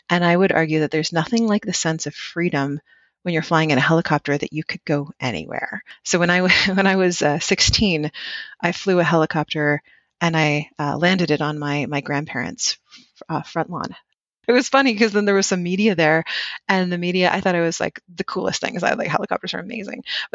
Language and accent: English; Wiarton, Ontario, Canada; So I grew up in Wyarton, Ontario. Most people here would probably know it as the groundhog capital of Canada.